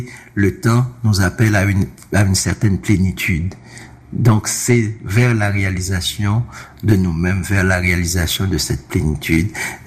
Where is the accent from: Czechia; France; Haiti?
Haiti; Moi, je suis haïtien.